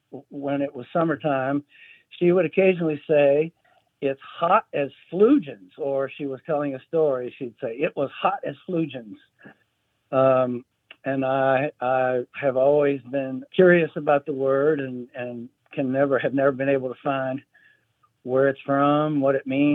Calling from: Murray, Kentucky, United States; I'm calling from Murray, Kentucky.

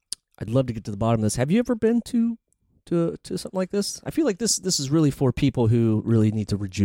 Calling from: New York City, New York, United States; We're calling from New York City.

